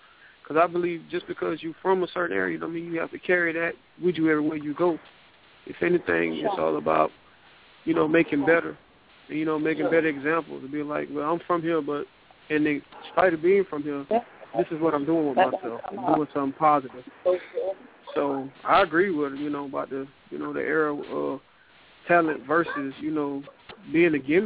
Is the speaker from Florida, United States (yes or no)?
yes; Riviera Beach, Florida, United States; I mean, being from the inner city, like, you read about the city where I'm from Riviera Beach.